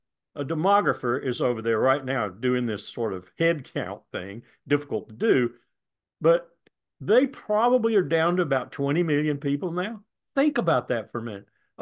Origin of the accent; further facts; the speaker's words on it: South Carolina, United States; I'm from South Carolina.